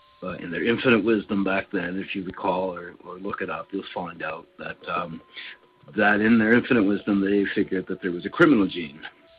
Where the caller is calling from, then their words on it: Calgary, Alberta, Canada; I'm calling from Calgary, Alberta.